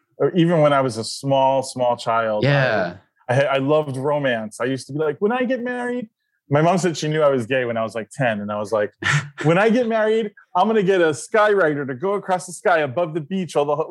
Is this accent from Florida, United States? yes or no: yes; Florida, United States; But for me, I also had the fact of unaffirming churches and living in the South, like growing up in South Florida.